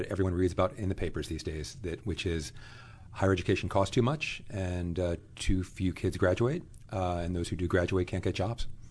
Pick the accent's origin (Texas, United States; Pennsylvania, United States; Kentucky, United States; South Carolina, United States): Pennsylvania, United States; Pittsburgh; I grew up in Pittsburgh. I was one of three kids. I was raised by a single parent.